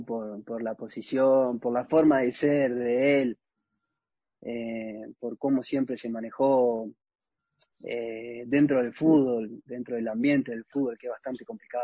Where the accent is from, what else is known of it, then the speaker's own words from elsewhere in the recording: Uruguay; Pero viste, como todo uruguayo se la rebusca y hace hasta lo imposible para conseguir un kilo de yerba.